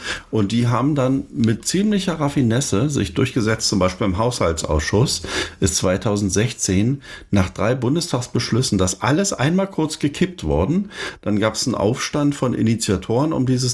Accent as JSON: {"language": "German", "region": "East Germany", "country": "Germany", "said": "Du, ich bin Ossi"}